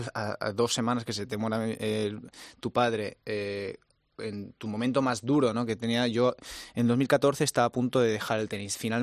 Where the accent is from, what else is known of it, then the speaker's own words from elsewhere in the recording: Spain; es verdad que soy el mejor español